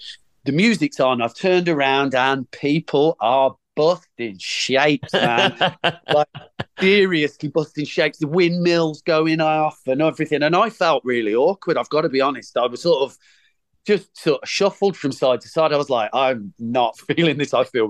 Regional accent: Birmingham, West Midlands, United Kingdom; Obviously, I'm from Birmingham

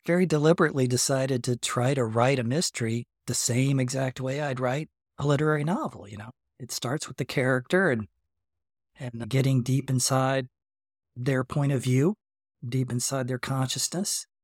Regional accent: Gainesville, United States; And the two novels I wrote, you know, in my youth, they were set here in Gainesville, my hometown.

